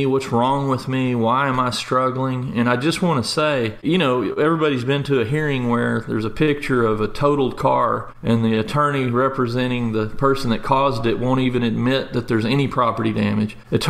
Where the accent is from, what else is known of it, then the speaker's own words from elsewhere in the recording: Lubbock, Texas, United States; now in Austin, United States; I grew up in Lubbock and went to law school here in Austin at UT.